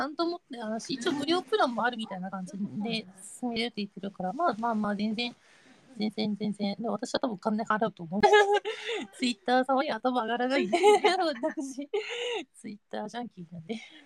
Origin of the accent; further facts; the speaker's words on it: Okinawa, Japan; moved away as an adult; now in Tokyo, Japan; そう、私沖縄なんですよ。そう、沖縄から出て